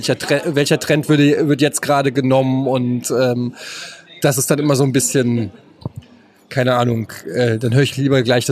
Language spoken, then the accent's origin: German; Frankfurt, Hesse, Germany; Ja, also als Frankfurter muss ich sagen, feiere ich ihn total. Ich habe im Gallus gelebt